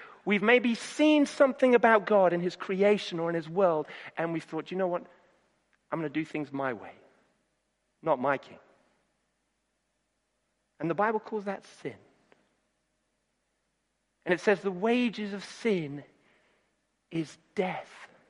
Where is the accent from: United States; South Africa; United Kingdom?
United Kingdom; And the thing is that we as very British people can sometimes be a bit embarrassed about that, even as Christians.